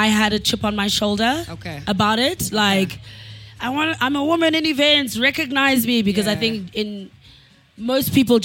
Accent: Eastern Cape, South Africa; now in Johannesburg, South Africa; Tools is from KZN. I'm from the Eastern Cape.

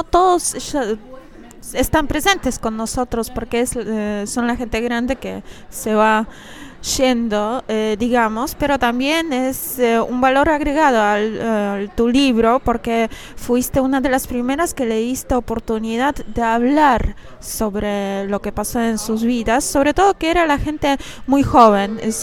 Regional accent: Poland; está reservado únicamente para los polacos, porque no sé si tenés esa impresión que nos gusta hablar sobre nosotros mismos

